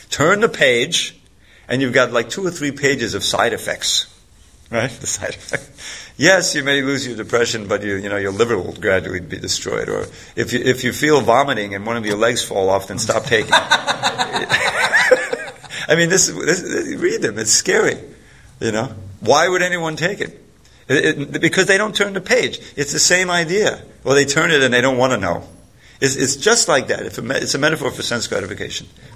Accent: New York City, New York, United States; I grew up in New York City.

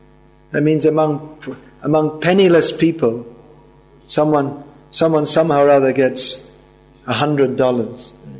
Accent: United Kingdom; So we are proud, or just I'm from Britain.

